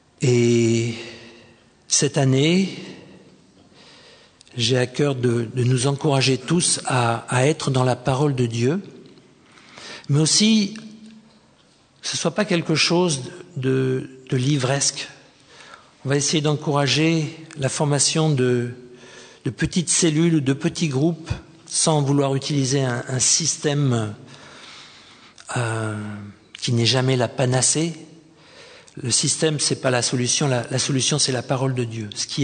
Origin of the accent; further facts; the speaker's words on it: France; j'ai été élevé en France, mais je suis vraiment devenu chrétien à Seattle, la ville de Nancy